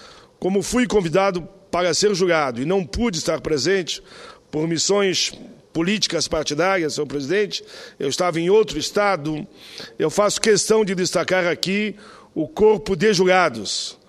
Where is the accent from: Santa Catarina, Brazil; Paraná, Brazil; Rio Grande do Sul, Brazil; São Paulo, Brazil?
Rio Grande do Sul, Brazil; Caxias do Sul; já que é lá da minha cidade natal, Caxias do Sul.